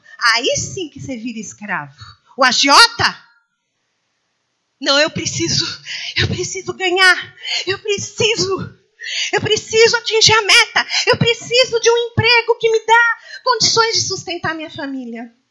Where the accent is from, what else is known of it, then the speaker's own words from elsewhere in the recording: Brazil; Eu tenho até vergonha de falar que é brasileira.